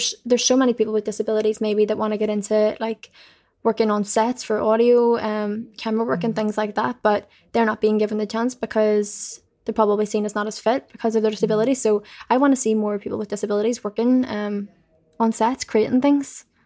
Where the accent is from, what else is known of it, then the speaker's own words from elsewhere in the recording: Belfast, Northern Ireland, United Kingdom; Yeah, I'm just like, I'm just from Belfast. I just do more.